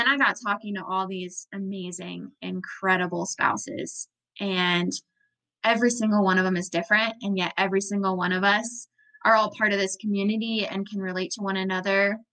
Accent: Vermont, United States; Yeah, I'm from Vermont.

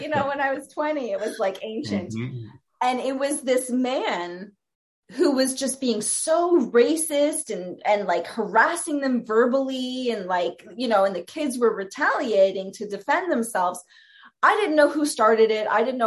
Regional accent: Canada; now in New York, United States; And I'm like, oh my God, where are you from? I'm Canadian.

